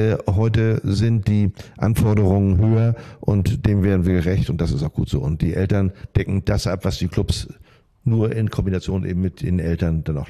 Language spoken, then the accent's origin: German; Lübeck, Schleswig-Holstein, Germany; Wenn ich Landesauswahl als Jugendlicher in Schleswig-Holstein gespielt habe